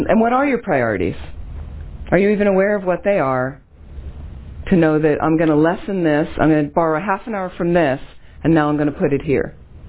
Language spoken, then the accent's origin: English; United States; I'm an American. I know this culture.